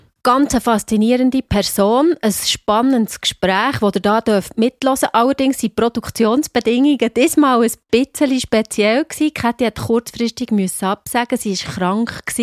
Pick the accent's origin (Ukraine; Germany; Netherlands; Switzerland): Switzerland; wir als Schweizer, wir haben ja immer das Gefühl, wir seien die wahnsinnig grossen Recycling-Weltmeister.